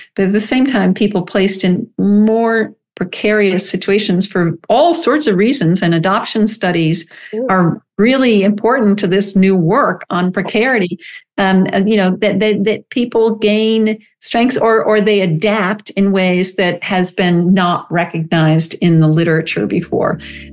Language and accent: English; Boston, Massachusetts, United States; also born or lived in Japan; And now I grew up around Boston. I went to college in Connecticut. And then shortly after that, I moved to Japan